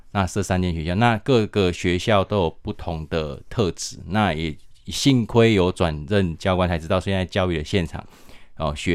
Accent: Changhua County, Taiwan; 在南是左营那在我的家乡彰化我没有机会回家乡服务

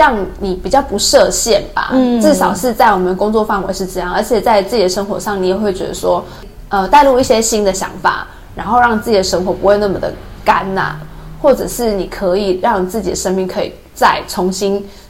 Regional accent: Taiwan; 我们台湾人对于夏天的印象不是这样

